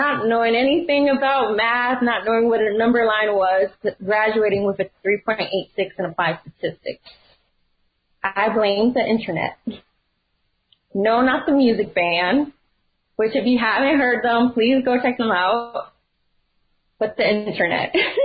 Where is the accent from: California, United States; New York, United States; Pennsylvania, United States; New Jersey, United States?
Pennsylvania, United States; Philadelphia; I grew up in North Philadelphia in a neighborhood called Badlands, which is in the Kensington Fairhair area in Philadelphia.